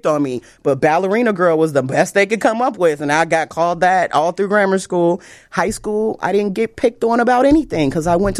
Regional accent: Chicago, Illinois, United States; I'm from Chicago.

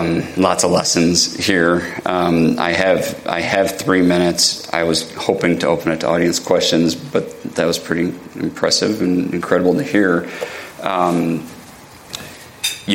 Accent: Chicago, Illinois, United States; we come from Chicago. We come from strong families who care about this city.

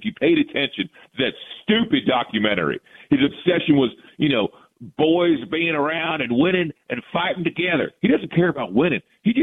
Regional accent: Texas, United States; I'm from Texas.

